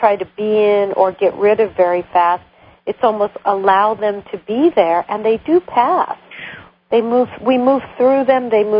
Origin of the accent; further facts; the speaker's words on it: United States; as an American, I have the opportunity to hop in my car and run to the grocery store